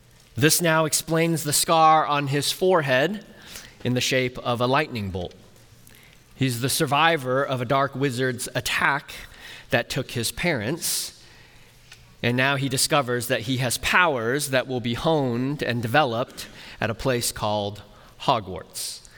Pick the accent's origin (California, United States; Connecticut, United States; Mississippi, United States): California, United States; moved away as an adult; now in Minnesota, United States; I'm not one of those Swedish immigrants. I'm a transplant from California, and so my kids know that we root for the 49ers because I grew up watching Steve Young and Jerry Rice.